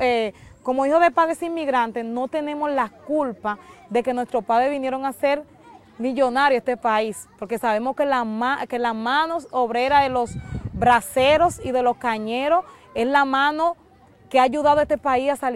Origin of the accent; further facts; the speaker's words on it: Dominican Republic; nosotros tenemos como dominicanos y dominicanas de ascendencia haitiana